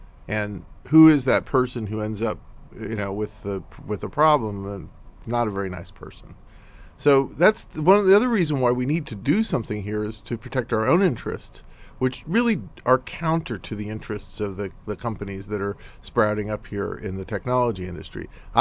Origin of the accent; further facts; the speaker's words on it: California, United States; Because I come from Silicon Valley, right?